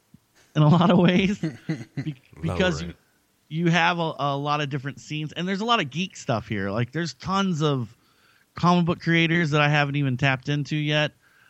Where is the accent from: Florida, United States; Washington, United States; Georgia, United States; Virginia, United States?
Georgia, United States; Macon; now in Portland, United States; Well, where I'm from Macon, Georgia, and that's like 2 hours south of Atlanta.